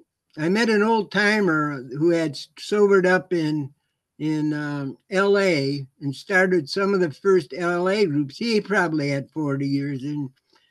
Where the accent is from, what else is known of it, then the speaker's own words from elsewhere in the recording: Cleveland, Ohio, United States; And I'm originally from Cleveland.